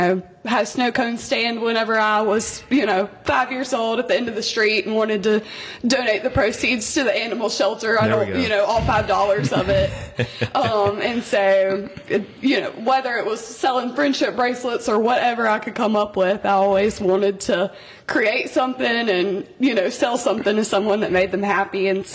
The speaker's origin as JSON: {"language": "English", "town": "Madison", "country": "United States", "tie": "born or raised there", "said": "So I grew up in Madison, just right down the street"}